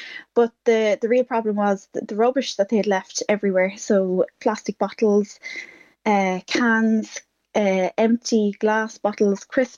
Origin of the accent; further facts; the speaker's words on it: Dungarvan, Munster, Ireland; I'm from West Waterford.